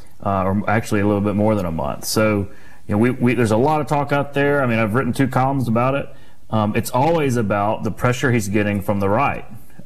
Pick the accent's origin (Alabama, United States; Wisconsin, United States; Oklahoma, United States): Alabama, United States; Prattville; She actually was arrested in my hometown of Prattville back in, I guess it was a couple years ago